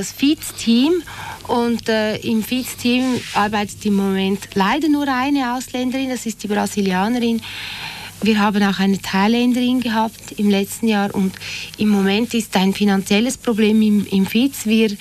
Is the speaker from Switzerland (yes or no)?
yes; Switzerland; dass ich als Schweizerin ja wahrscheinlich ein bisschen mehr weiß, wie die Strukturen hier sind